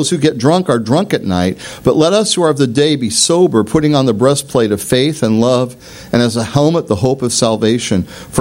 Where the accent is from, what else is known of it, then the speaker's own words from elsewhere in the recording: Portland, Oregon, United States; born there; moved away; also born or lived in Medford, Oregon; I'm born in Portland. We moved out here from Medford, Oregon, and Southern Oregon in 1999.